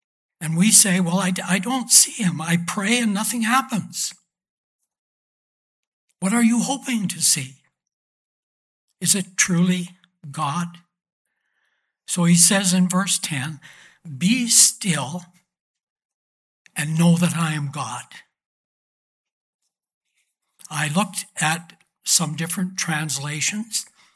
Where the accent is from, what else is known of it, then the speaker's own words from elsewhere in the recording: Creston, British Columbia, Canada; And my hometown of Creston, BC, if you go west from Creston, you have to cross over a significant pass.